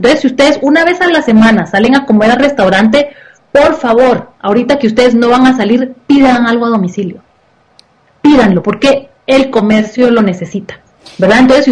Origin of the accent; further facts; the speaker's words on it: Guatemala; como guatemalteca tengo que decir, yo voy a seguir con mi vida normal